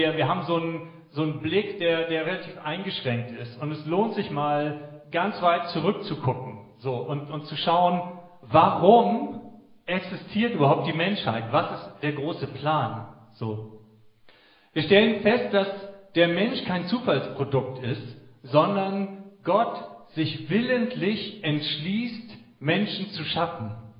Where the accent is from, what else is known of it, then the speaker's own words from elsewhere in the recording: Hamburg, Germany; das ist mein Freund Henrik Jacobi, wir sind aus Hamburg zu Gast